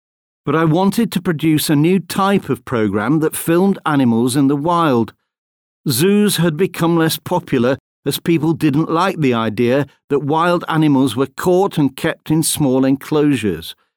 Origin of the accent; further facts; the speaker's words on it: Leicester, East Midlands, United Kingdom; also born or lived in London; Yes. I was born in London and then lived in Leicester in the Midlands.